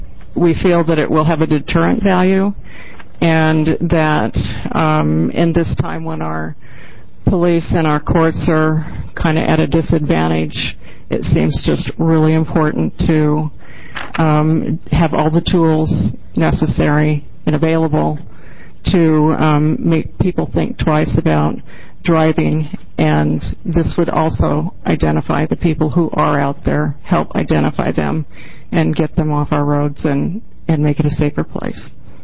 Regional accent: Springfield, United States; I'm from Springfield.

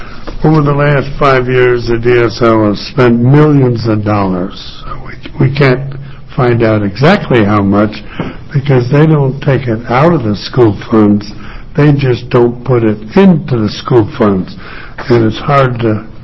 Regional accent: Oregon, United States; I'm from Southern Oregon. I'm a grape farmer down there.

